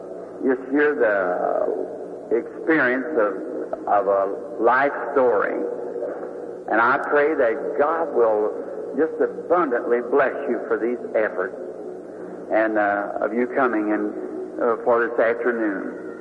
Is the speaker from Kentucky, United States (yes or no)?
yes; Kentucky, United States; This is really one of my first campaigns in Kentucky, my home state.